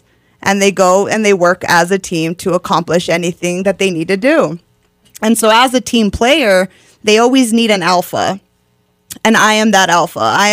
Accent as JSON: {"language": "English", "town": "Española", "region": "New Mexico", "country": "United States", "tie": "born or raised there", "said": "I was actually born and raised in Española, New Mexico, so I'm a little up northern."}